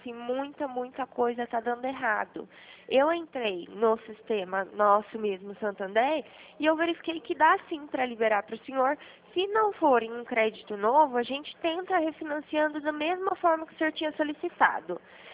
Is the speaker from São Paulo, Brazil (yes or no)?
yes; Araras, São Paulo, Brazil; Não, eu sou daqui de Araras.